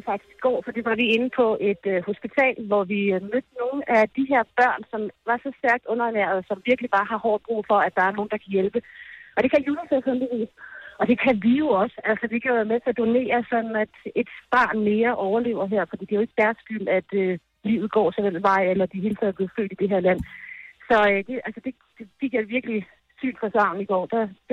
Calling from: Bukrum, Ethiopia; Godmorgen, jeg er direkte fra Bukrum.

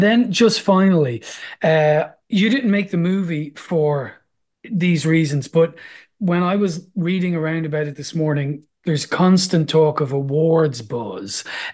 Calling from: Ireland; I am talking to you from Ireland and I'm Irish

